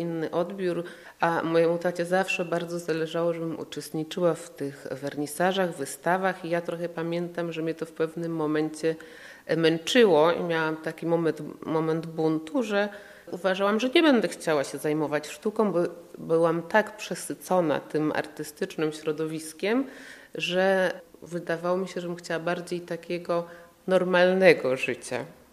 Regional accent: Poznań, Greater Poland Voivodeship, Poland; czuję się jedną nogą świnoujszczanką, jedną koninianką, no i sercem poznanianką, gdyż tu się urodziłam, jak moi rodzice się poznali na studiach w Poznaniu i ja i mój syn już jesteśmy rodowitymi poznaniakami.

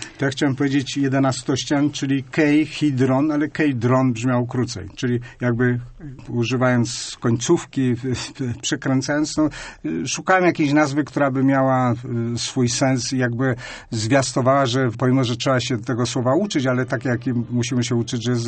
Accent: Greater Poland Voivodeship, Poland; born there; urodziłem się na małej wsi w powiecie Koło

